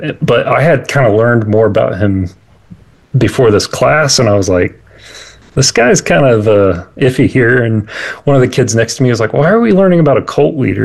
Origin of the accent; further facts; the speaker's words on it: Texas, United States; I'm from the Dallas-Fort Worth area of Texas, and I'm an audio engineer.